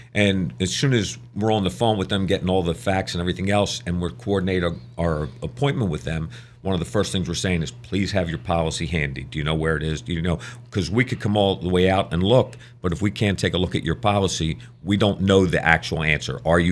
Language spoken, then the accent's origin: English; Philadelphia, Pennsylvania, United States; I mean, I was born and raised in Fairmount.